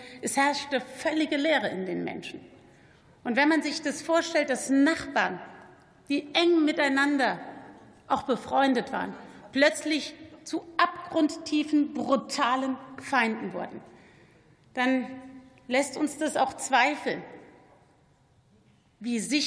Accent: Rhineland-Palatinate, Germany; Rheinland-Pfalz, mein Heimatland

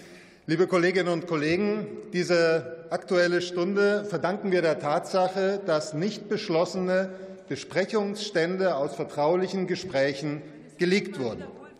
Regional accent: Dresden, Saxony, Germany; meiner Heimatstadt Dresden

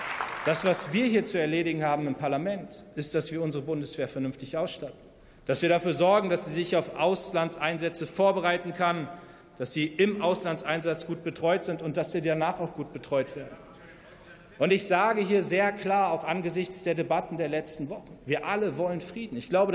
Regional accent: Munster, Lower Saxony, Germany; als jemand, der mit der Bundeswehr groß geworden ist, mein Vater war Soldat, ich komme aus Munster, dem größten Heeresstandort in Deutschland, einem Ort, der ganz tief von der Bundeswehr geprägt ist.

